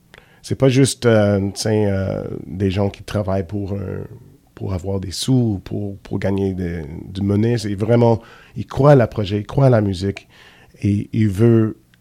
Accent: Quebec City, Quebec, Canada; je suis né et élevé ici à Québec. Je suis québécois. Je suis anglo-québécois

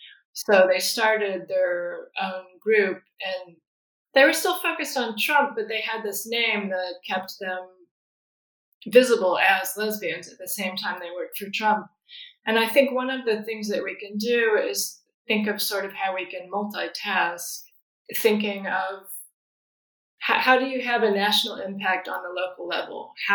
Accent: Kentucky, United States; I grew up in Kentucky, and there's only one clinic in the entire state that does late-term abortions.

